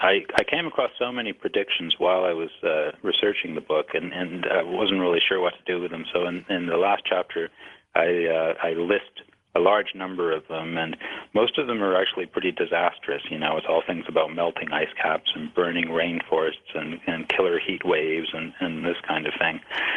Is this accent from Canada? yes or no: yes; Northern Canada, Canada; I'm from Canada, the north of Canada